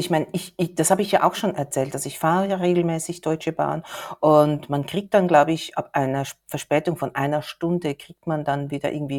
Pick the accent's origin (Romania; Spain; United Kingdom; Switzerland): Switzerland; ich bin Schweizer.